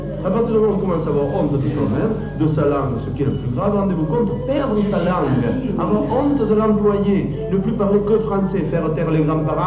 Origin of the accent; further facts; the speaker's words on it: Occitanie, France; accent: Occitan; Notre accent, c'est pas l'accent méridien, c'est l'accent occitan, c'est l'accent de notre langue. Langue que tout le monde ici appelle patois